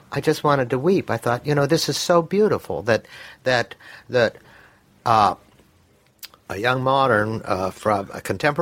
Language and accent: English; Mississippi, United States; born there; I was born in Mississippi, so was